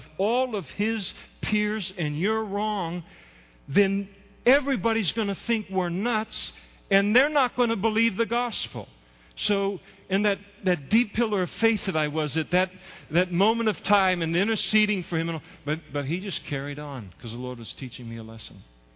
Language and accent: English; Napa, California, United States; in Napa, which is my hometown